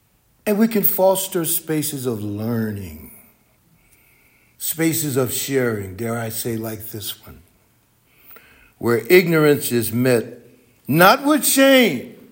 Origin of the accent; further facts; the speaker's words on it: Mississippi, United States; from my home state, good old state of Mississippi. Can I get a hand for Mississippi?